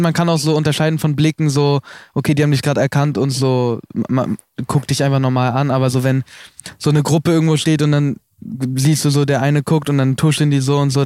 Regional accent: Leipzig, Saxony, Germany; in Leipzig ist halt auch meine Heimatstadt.

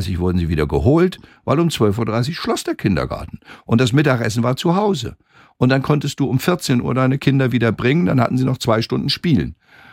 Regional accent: Osterholz-Scharmbeck, Lower Saxony, Germany; born there; Ich bin in Ostdeutsch-Scharmbeck geboren und war trotzdem der Fremde. Weil die Einheimischen haben platt gesprochen. Also ich meine, ich habe Niederdeutsch und Plattdeutsch dann hören können und auch teilweise sprechen können, aber meine Sprache ist Hochdeutsch

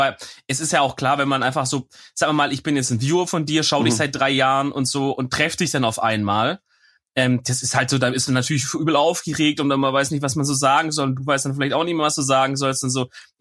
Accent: Germany; Ich sag immer Pokimane, aber ich bin halt ein Deutscher, ne?

